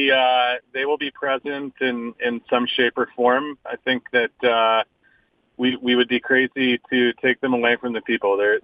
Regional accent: Wilmington, Delaware, United States; moved away as an adult; also born or lived in Washington, D.C. / Philadelphia; So I'm actually from Wilmington. I grew up there from the time I was born. Moved down to D.C. where I began cooking, attended culinary school

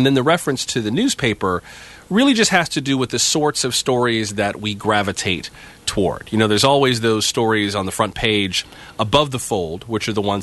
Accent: West Palm Beach, Florida, United States; Yeah, I'm from West Palm Beach, Florida, so I got my start at what was basically my hometown station, WLRN, in Miami

